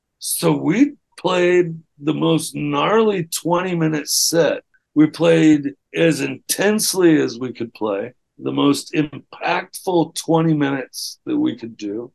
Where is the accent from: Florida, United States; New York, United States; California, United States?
Florida, United States; we said, well, we're from Florida.